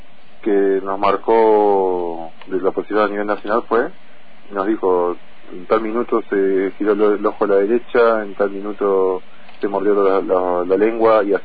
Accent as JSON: {"language": "Spanish", "region": "Neuquén", "country": "Argentina", "said": "Sí, de Neuquén Capital, somos todos."}